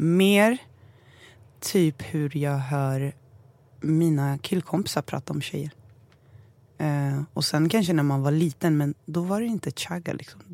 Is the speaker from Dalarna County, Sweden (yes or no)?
no; Stockholm, Stockholm County, Sweden; Jag är från Stockholm.